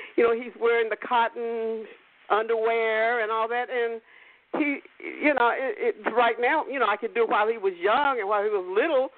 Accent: the South, United States; because in the South, and, you know, I'm from the South

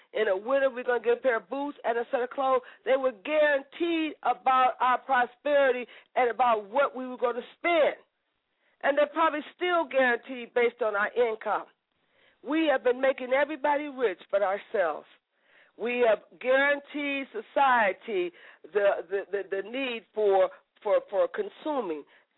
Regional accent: United States; Everybody wants to say it. I'm an American.

